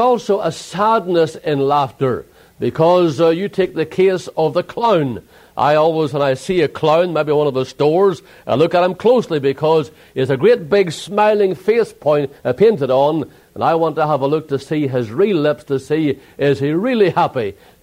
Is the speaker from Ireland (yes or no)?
yes; Ireland; I'm Irish, and we Irish are well known for our tempers